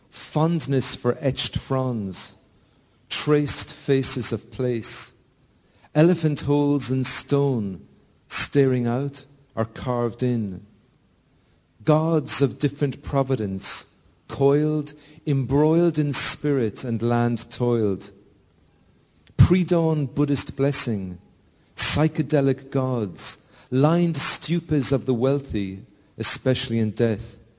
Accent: Ireland; You know, being Irish, it's very easy to, again, fall into the cliche of talking about suppressed land

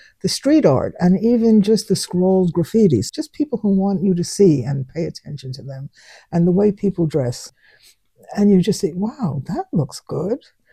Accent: New York, United States; accent: New York; Honey, I'm an American. We talk different. I've been here 40 years, and I still talk like New York.

